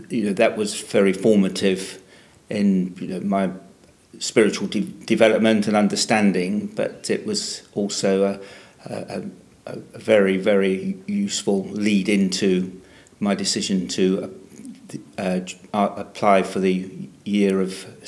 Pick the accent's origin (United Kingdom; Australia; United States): United Kingdom; Dover, South East England; my hometown in Dover, in Kent. So it will lead you through Canterbury and then down to the coast at Dover in Kent is where I was was br